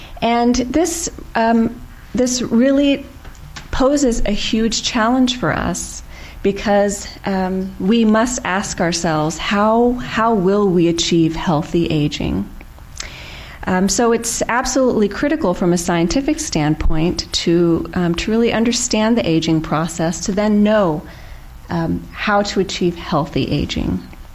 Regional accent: the South, United States; accent: Southern; I'm of Indian origin, born and raised in the U.S., but actually raised in the South, so I used to have a Southern accent.

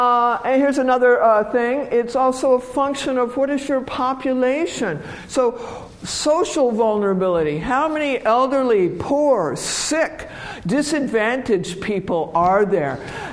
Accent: Texas, United States; also born or lived in Gulf Coast / South Louisiana / Colorado / Rhode Island; so I'm from the Gulf Coast, I grew up in Texas, I spent most of my professional life in enlightened places like South Louisiana, and Colorado, and Rhode Island, and Thailand, and D.C.

